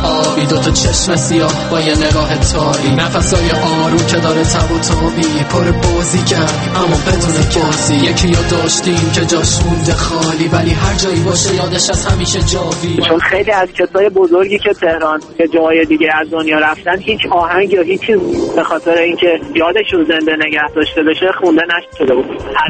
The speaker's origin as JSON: {"language": "Persian", "region": "Isfahan", "country": "Iran", "tie": "born or raised there", "said": "همیشه هم افتخار کردم که بچه اصفهان هستم."}